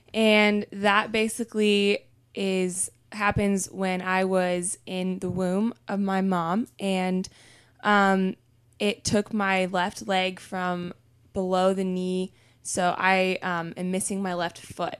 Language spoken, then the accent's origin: English; Xenia, Ohio, United States; I grew up in Xenia, Ohio, and I went to Xenia Christian, and no one in my high school ever did triathlon.